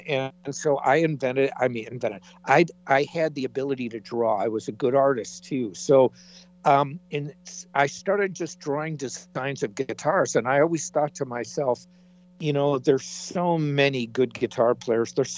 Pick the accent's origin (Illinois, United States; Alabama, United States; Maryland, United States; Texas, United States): Illinois, United States; moved away as an adult; now in Los Angeles, United States; And I'm from the Chicago area, so it was from Illinois, and went to music school, got a degree in music. And then right after I graduated college, I moved out